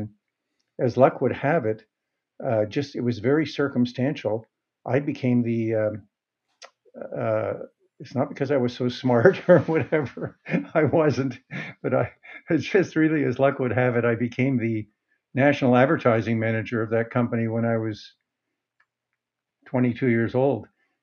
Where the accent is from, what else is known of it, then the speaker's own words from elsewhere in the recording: Montreal, Quebec, Canada; And it's true that for the most part, I grew up in Montreal.